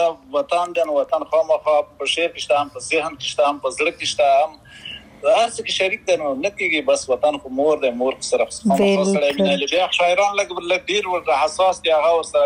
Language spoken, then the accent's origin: Pashto; Paktia, Afghanistan; now in United Arab Emirates; زه خو خپل د پکتیا دی